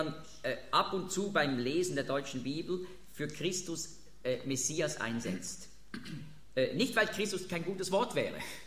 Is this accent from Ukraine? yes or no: no; Switzerland; ich spreche als Schweizer